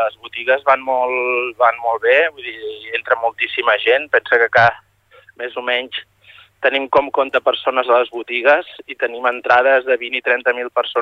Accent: Barcelona, Catalonia, Spain; now in Torroella de Montgrí, Spain; nosaltres som, venim de Barcelona, fa la meva àvia, doncs, va anar a viure a Barcelona, ella era torroellenca, i doncs, bueno, ha sigut com un retorn als orígens

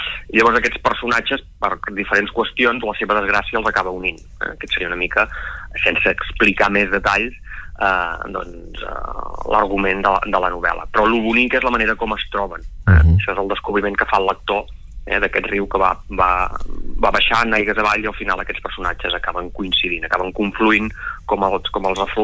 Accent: Catalonia, Spain; la zona que millor conec, que és la Costa Brava i l'Empordà, no? Que és el meu lloc d'origen

